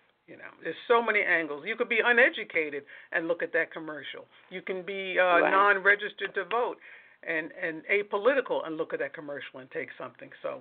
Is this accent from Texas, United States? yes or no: no; Queens, New York, United States; You know, I grew up in Queens, and it was always fun because my mother would take us on a trip to the city